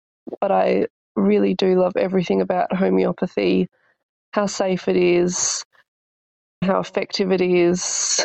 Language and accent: English; Denmark, Western Australia, Australia; I'm from Denmark in regional Western Australia.